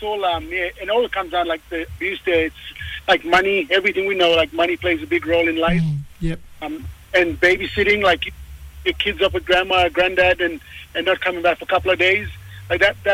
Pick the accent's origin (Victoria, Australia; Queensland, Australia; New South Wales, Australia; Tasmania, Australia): Queensland, Australia; I'm from Torres Strait. I come from a small island called Mabion. My tribe is the Wagadagan tribe, and my totem is a crocodile.